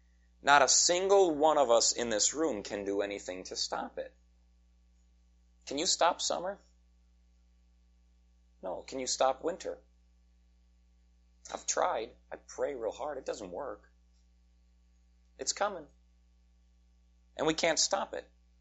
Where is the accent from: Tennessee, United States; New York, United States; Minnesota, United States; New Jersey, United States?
Minnesota, United States; Duluth; We're not fooled. We're from Duluth.